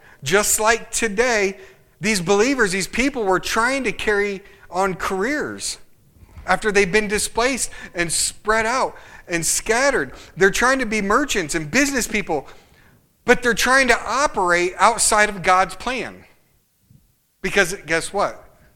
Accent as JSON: {"language": "English", "region": "Midwest", "country": "United States", "said": "I'm from the Midwest. It gets really cold."}